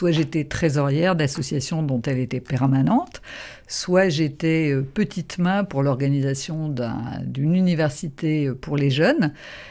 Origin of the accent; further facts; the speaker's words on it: Rennes, Brittany, France; Eh bien, j'ai grandi à Rennes. Ma famille est de Liffré du côté paternel et de Normandie du côté maternel.